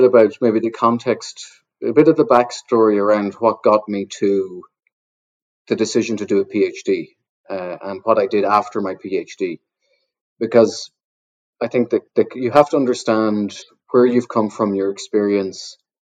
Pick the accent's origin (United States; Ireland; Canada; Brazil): Ireland; Connacht; And I'm from the west coast of Ireland in a small village in Sligo